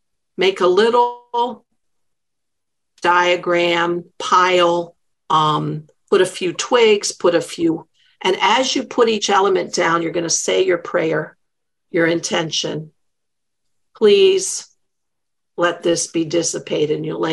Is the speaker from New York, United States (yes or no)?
yes; Flushing, New York, United States; born there; I was born in Flushing, and my grandparents were from Garden City.